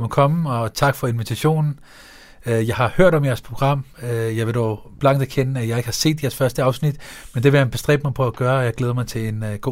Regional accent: Copenhagen, Capital Region of Denmark, Denmark; Jeg er født og opvokset på Blågårds Plads, slut 90'erne, start 0'erne

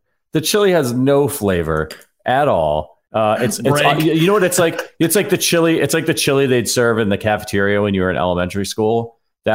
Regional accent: Ohio, United States; I'm from Ohio, and it's dog food on top of spaghetti.

